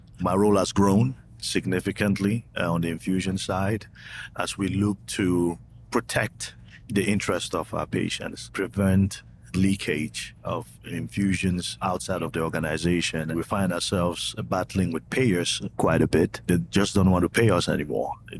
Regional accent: Cameroon; I'm originally from Cameroon.

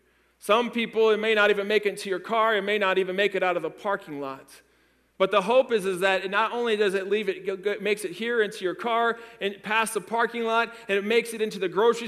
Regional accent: United States; I'll go to an orphanage in China and be able to show them joy because I'm an American.

